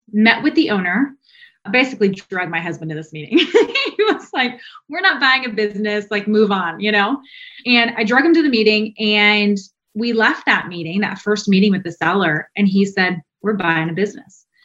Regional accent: Ohio, United States; acquiring materials for the largest contractor in Ohio. They're called Kokozi Construction, based out of my hometown.

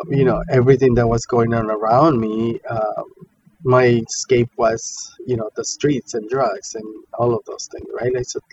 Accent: Mexico; I grew up in Mexico, a very religious place. My mother, very Catholic, brought up Catholic

